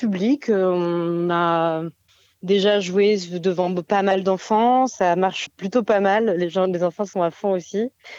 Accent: Besançon, Bourgogne-Franche-Comté, France; On vient de Besançon

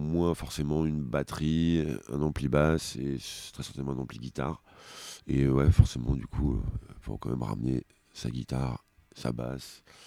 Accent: Péronne, Hauts-de-France, France; moved away; on est partis de Péronne, parce qu'on est amis avant tout. Et on est partis de Péronne

